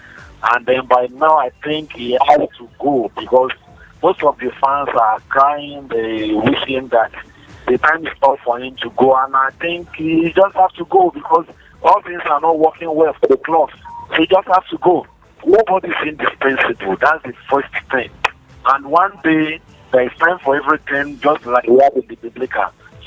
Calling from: Ibadan, Oyo, Nigeria; I'm calling from Ibadan.

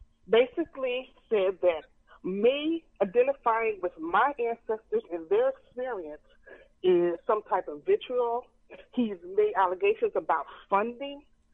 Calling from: Atlanta, Georgia, United States; I'm calling from Atlanta.

